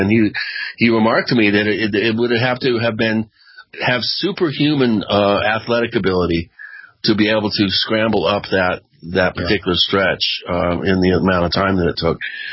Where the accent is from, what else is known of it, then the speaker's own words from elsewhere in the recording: Washington, United States; Yeah, I grew up out there in Western Washington and have hiked big portions of that particular trail